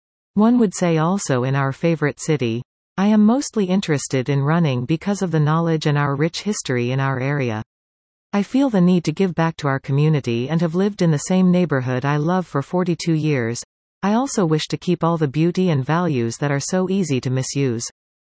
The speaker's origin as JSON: {"language": "English", "town": "Sudbury", "region": "Ontario", "country": "Canada", "tie": "born or raised there", "said": "I was born and raised in Sudbury, specifically in the Flour Mill area. Later as a teenager, our family moved to New Sudbury, so I attended McDonald Cartier Secondary School, the closest in our area."}